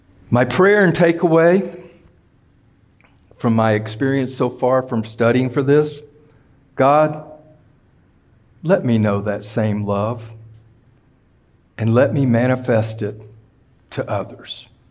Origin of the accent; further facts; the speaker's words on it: Atlanta, Georgia, United States; We include everything down to Macon almost. We go all the way to Chattanooga. I'm from Atlanta.